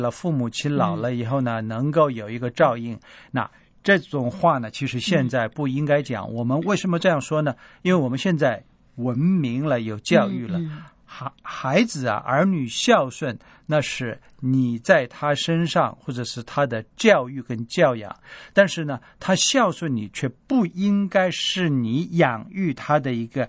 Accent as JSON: {"language": "Chinese", "country": "China", "said": "我们中国人常说，在这个传统的一些文化里面"}